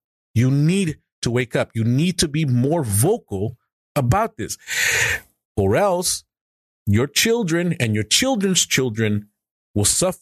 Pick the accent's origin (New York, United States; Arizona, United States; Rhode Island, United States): Arizona, United States; But I grew up in Arizona, and there's something that's happening.